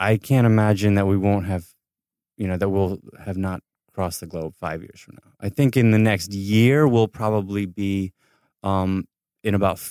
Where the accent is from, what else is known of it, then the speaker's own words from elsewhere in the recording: Ithaca, New York, United States; now in Los Angeles, United States; No, I grew up in Ithaca, New York.